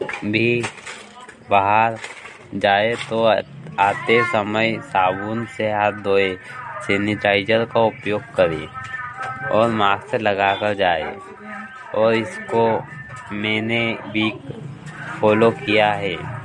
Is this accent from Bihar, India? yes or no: no; Songir, Maharashtra, India; मैं ग्राम सोनगीर से हूँ।